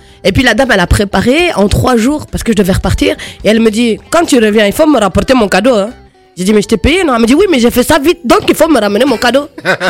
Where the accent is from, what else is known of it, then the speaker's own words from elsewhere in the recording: Paris, Île-de-France, France; born there; je suis née à Paris. De parents tunisiens d'une petite île qui s'appelle Djerba.